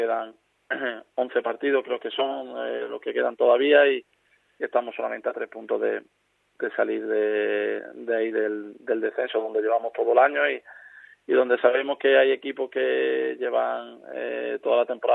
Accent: Málaga, Andalusia, Spain; poder volver al equipo de mi ciudad, allí a mi tierra

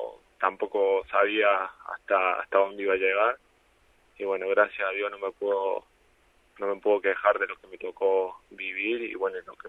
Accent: Córdoba, Argentina; se asemeja mucho también a la gente de donde soy yo, en Córdoba, en Argentina

